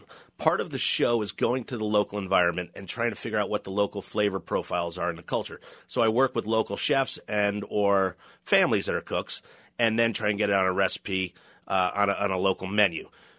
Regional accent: Philadelphia, Pennsylvania, United States; as a city kid, you know, growing up in Philly area

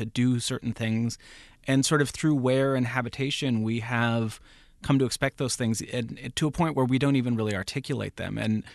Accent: San Jose, California, United States; born or raised there

